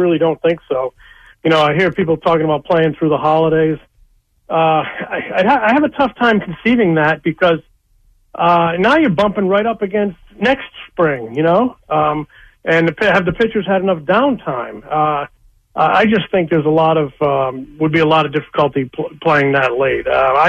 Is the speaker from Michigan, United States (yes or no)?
no; Rhode Island, United States; I grew up in Rhode Island.